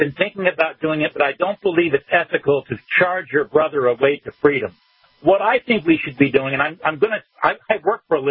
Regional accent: Virginia, United States; I was born in Virginia. I'm a Virginian.

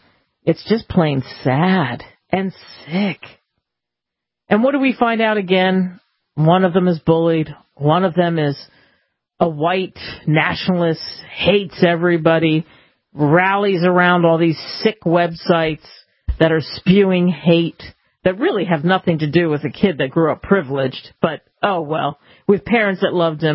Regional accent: East Coast, United States; And I grew up on the East Coast and live in other places

